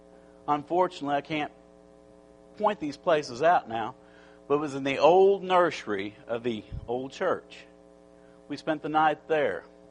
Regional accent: Missouri, United States; I'm one of them early migrants from Missouri. I'm thankful I'm from the Show Me State. Because you got to show me that what is the right thing to worship. I'm not just going to say, oh, I take this with a grain of salt. I'm from Missouri.

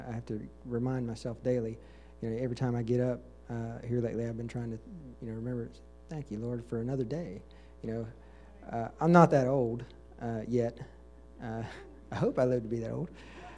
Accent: Gainesville, Georgia, United States; I'm from Gainesville, Georgia, and I've come to see Sister Christy Coles here

